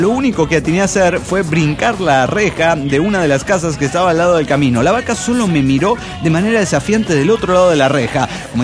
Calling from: Aguascalientes, Mexico; de Aguascalientes.

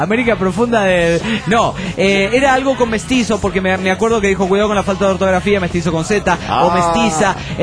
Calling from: San Luis, Argentina; de San Luis, Argentina.

